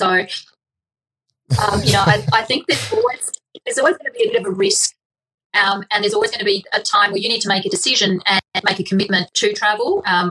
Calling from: Strathalbyn, South Australia, Australia; I'm based in Strathalbyn in South Australia. So it's sort of on the Fleurieu Peninsula on the back of the Adelaide Hill.

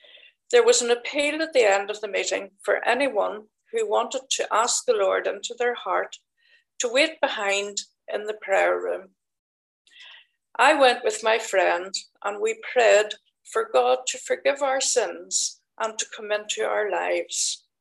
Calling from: Moira, Northern Ireland, United Kingdom; I am outside of Moira. County Armagh, I believe, not County Down.

